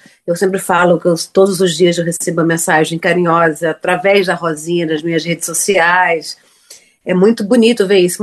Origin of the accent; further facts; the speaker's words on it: Pernambuco, Brazil; No Nordeste inteiro, para mim, principalmente, que eu sou pernambucana, né?